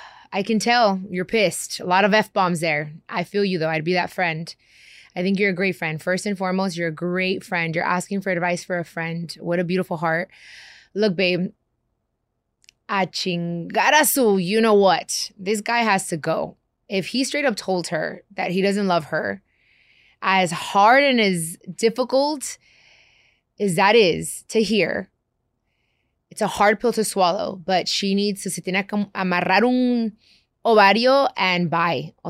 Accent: Long Beach, California, United States; also born or lived in Compton; Yes, I grew up in Long Beach and in Compton.

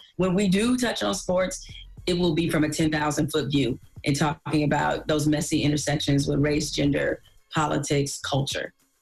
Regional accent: Detroit, Michigan, United States

